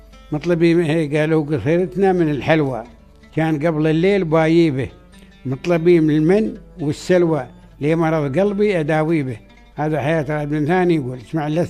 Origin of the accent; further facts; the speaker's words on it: United Arab Emirates; وهاي ما توجد إلا عندنا في الإمارات، دولة الإمارات